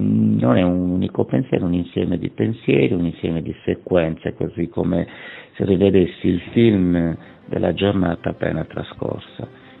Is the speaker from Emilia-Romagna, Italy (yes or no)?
no; Cagliari, Sardinia, Italy; Di solito di pomeriggio, da buon cagliaritano mi piacerebbe fare somme gamma, cioè il riposino pomeridiano